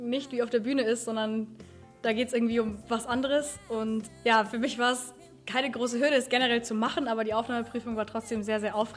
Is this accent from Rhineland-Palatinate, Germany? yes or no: no; Munich, Bavaria, Germany; Ich komme aus München